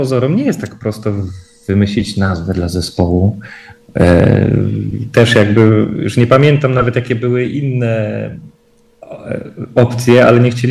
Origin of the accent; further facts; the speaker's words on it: Częstochowa, Silesian Voivodeship, Poland; my wywodzimy się z Częstochowy, z rodziny, właściwie gdzie to pierwsze pokolenie całe się wychowywało przy parafii właśnie Kościoła Świętej Barbary w Częstochowie.